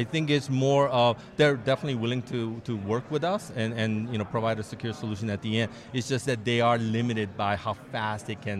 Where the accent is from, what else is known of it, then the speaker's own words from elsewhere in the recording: California, United States; I'm from the Bay Area, we have a Tesla manufacturing plant there.